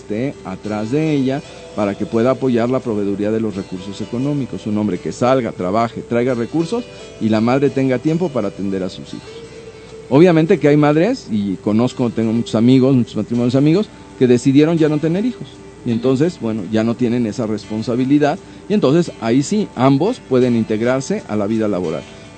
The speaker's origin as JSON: {"language": "Spanish", "country": "Mexico", "said": "quisiéramos nosotros como mexicanos llegar"}